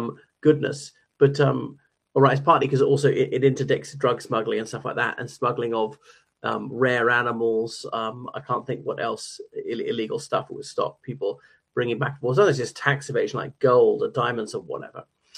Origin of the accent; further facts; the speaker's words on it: Ireland; o everyone … from Ireland